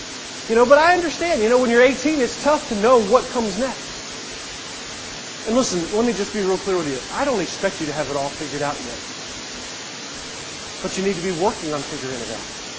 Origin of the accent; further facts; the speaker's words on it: East Coast, United States; I grew up on the East Coast. They have hurricanes.